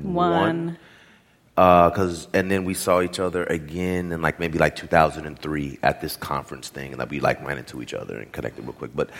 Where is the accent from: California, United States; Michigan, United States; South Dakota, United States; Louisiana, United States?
California, United States; Like, I'm from the Bay Area, so like that.